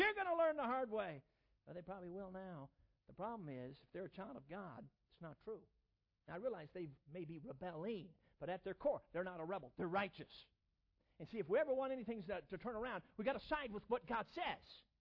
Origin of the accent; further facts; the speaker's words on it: Chicago, Illinois, United States; Well, you know, I grew up here in the Chicago area. I don't know anything about living in the country.